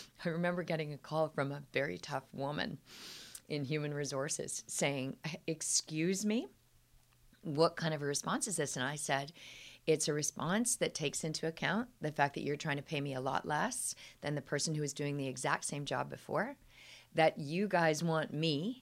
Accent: Vancouver, British Columbia, Canada; I was from Vancouver. The school was in Toronto.

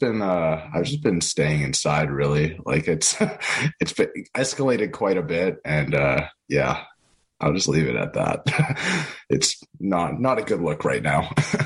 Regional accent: Calgary, Alberta, Canada; I'm from Calgary

